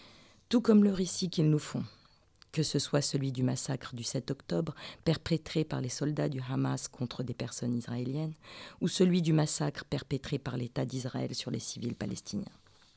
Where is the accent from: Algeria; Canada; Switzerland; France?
France; Je suis née en France dans les années 70. Mes parents sont algériens.